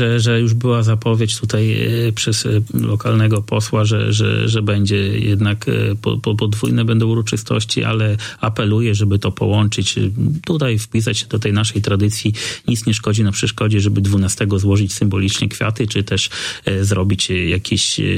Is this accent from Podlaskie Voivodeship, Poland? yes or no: yes; Podlaskie Voivodeship, Poland; Też pochodzę z terenu gminy Giby, to też trochę pamiętam.